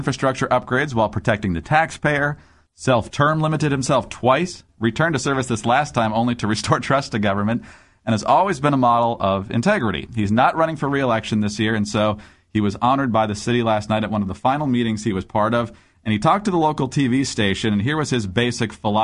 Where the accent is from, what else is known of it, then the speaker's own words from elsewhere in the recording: Iron Mountain, Michigan, United States; Growing up in Iron Mountain, Michigan, my first political involvement was canvassing part of the city when I was 8 years old in a hotly contested mayoral election.